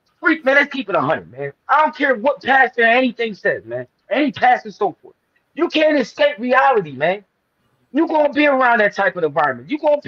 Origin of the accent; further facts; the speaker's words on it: Canada; To all my followers, you got to understand that I'm from Canada.